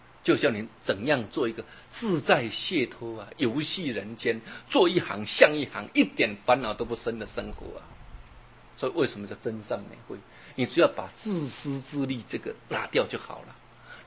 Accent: China; 你看我们中国人很厉害、啊、讲学佛就讲对了，对不对？

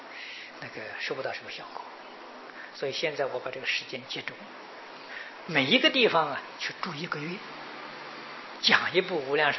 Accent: China; 亚特兰大那个地方我们中国人很多啊

